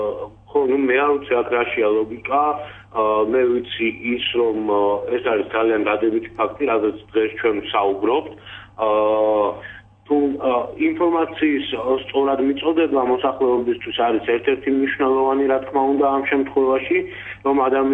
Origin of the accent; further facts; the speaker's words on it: Alvani, Kakheti, Georgia; კახეთის რეგიონშიც, კონკრეტულად თელავშიც და ჩვენს მშობლიურ სოფელში ალვანშიც